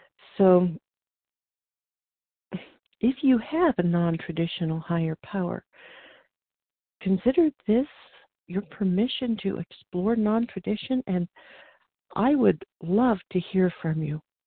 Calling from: Oregon, United States; Okay, I am calling from Oregon.

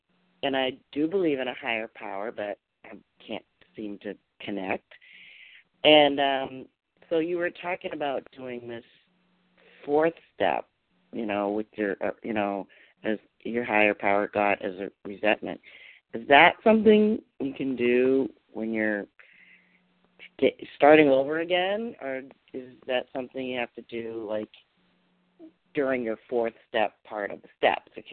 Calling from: Massachusetts, United States; I'm calling from Massachusetts.

